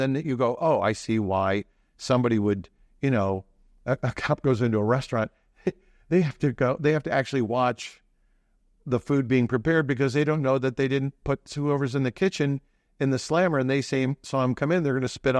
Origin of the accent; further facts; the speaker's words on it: Westland, Michigan, United States; When I was a kid, growing up in Westland, Michigan